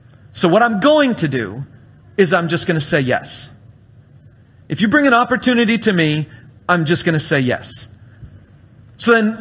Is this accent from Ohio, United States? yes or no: no; California, United States; He's a pastor of a church out in California. I was raised in California.